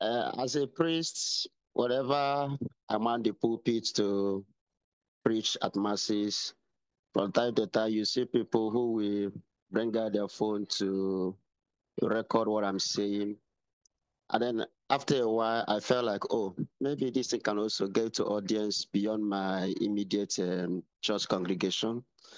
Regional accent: Eastern Nigeria, Nigeria; Oh, I'm from Eastern Nigeria, the Igbo tribe. Eastern Nigeria.

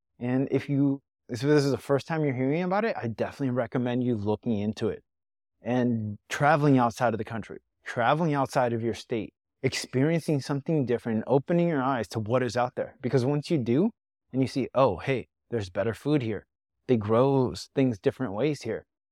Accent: Bahia, Brazil; You have the Amazon in Brazil. I'm Brazilian. I'm from Brazil in Bahia.

